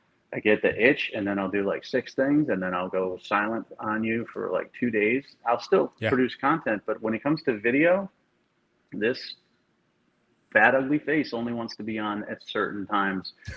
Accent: New England, United States; because I grew up in New England and I don't dislike the Patriots, but I'm not a Patriots fan.

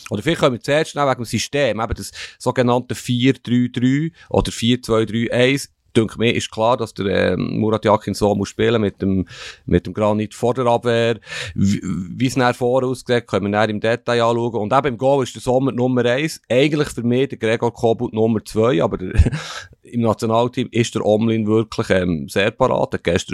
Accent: Switzerland; Er ist uns natürlich näher, uns Deutschschweizer

